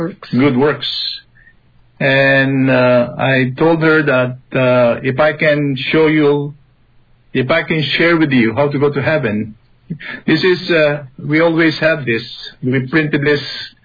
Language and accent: English; Philippines; now in Canada; I came from the Philippines because I want to have a nice life in Canada.